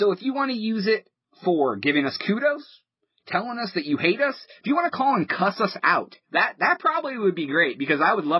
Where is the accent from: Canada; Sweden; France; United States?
United States; Ohio; now in Texas, United States; We are originally from Ohio, but TNT lives in Florida, and I live in Texas.